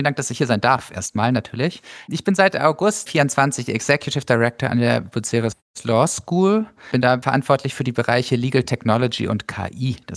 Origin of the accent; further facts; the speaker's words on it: Hamburg, Germany; born there; Bin gebürtiger Hamburger